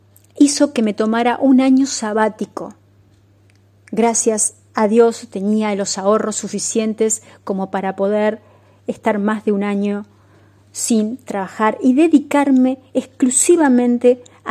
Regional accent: Lincoln, Buenos Aires Province, Argentina; born there; dejé la ciudad y me mudé a un pueblito de Lincoln, donde nací, en busca de la sanación mental, física.

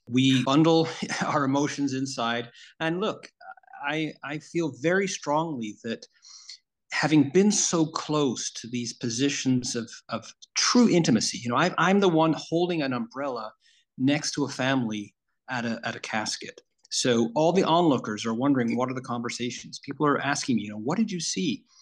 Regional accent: Yorkshire and the Humber, United Kingdom; I come from England, but the part of England I come from is Yorkshire, and you know, you're Yorkshiremen and Yorkshire women

